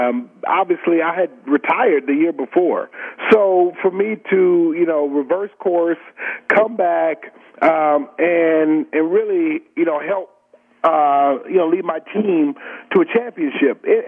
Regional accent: Detroit, Michigan, United States; to get to Detroit, to my hometown, and win a championship

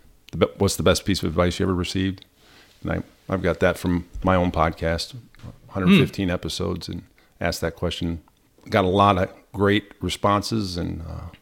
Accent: Liberty Center, Ohio, United States; I grew up in Liberty Center, small farming community, about 3,000 people.

